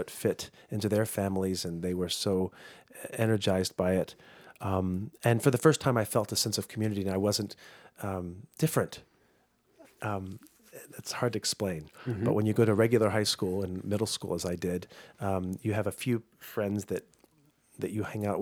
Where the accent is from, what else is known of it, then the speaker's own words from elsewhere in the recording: Washington, District of Columbia, United States; We grew up in the Washington, D.C. area where the arts were kind of given to us on a silver platter.